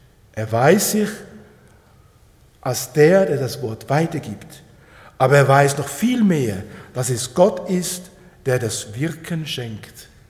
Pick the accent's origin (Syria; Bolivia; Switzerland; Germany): Switzerland; Pfäffikon; es war so ein Trockenjahr bei uns zu Hause in Pfäffikon.